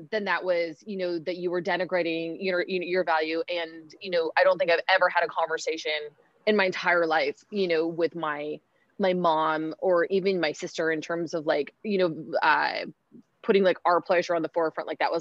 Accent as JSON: {"language": "English", "town": "Seattle", "region": "Washington", "country": "United States", "tie": "born or raised there", "said": "I grew up in Seattle, Washington. And that was in Seattle still is a more, you know, it's a very liberal place to grow up. I grew up in near downtown"}